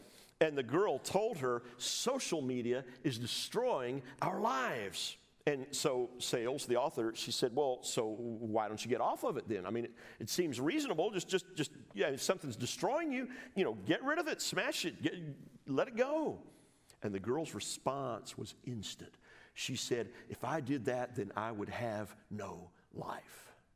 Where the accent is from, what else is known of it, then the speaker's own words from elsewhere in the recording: United States; As an American, I have enjoyed rights and certain freedoms that a huge number of people in other parts of the world don't even consider possible.